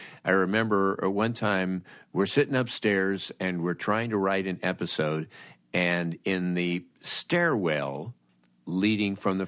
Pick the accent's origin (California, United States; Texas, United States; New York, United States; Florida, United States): California, United States; Los Angeles; But that is a memory that I have growing up in Los Angeles of 20th Century Fox.